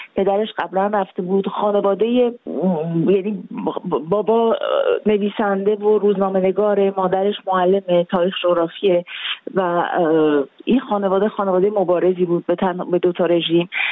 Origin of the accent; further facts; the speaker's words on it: Iran; من اون قسمت سالهای 70 تو ایران خیلی شبیه زندگی خودمه، برای اینکه منم توی همچین خانواده‌ای بزرگ شدم